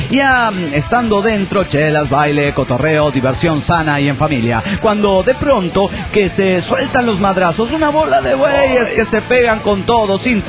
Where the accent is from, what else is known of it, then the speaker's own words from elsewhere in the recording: Álvaro Obregón, Michoacán, Mexico; de Álvaro Obregón, Michoacán, México.